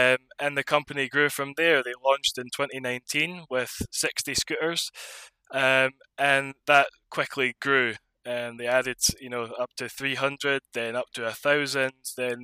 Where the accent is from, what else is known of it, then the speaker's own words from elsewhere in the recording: Scotland, United Kingdom; Yes, I'm from Scotland, yeah.